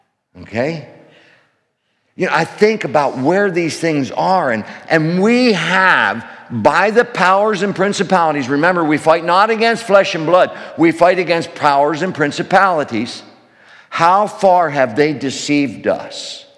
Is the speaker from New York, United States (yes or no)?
no; Glen Rock, Pennsylvania, United States; I'm a redneck from Glen Rock, Pennsylvania, hence the accent.